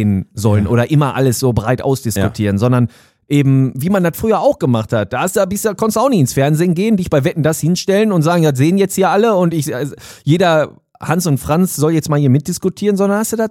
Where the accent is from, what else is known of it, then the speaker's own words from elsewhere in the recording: Germany; ich bin Deutsche